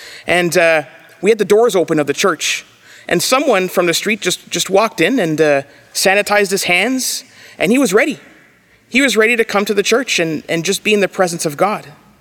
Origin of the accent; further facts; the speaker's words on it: Ontario, Canada; I'm from Ontario and I love Ontario, but I don't work for them.